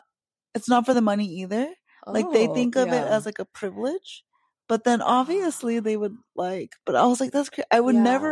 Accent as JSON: {"language": "English", "country": "United States", "said": "I'm Korean American, you know, marginalized, all the things."}